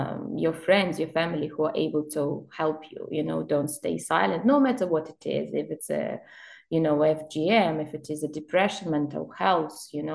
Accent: South West England, United Kingdom; why do I have to care about their culture? I'm Cornish myself.

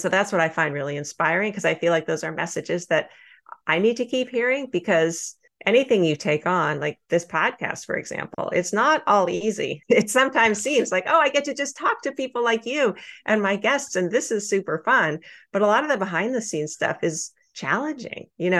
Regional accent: California, United States; also born or lived in New York; I'm a Californian originally, and I wanted to move back to California. I moved to LA, even though I'm from the Bay Area.

